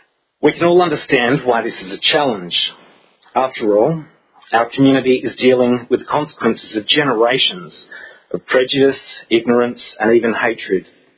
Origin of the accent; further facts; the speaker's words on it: Perth, Western Australia, Australia; Growing up in Perth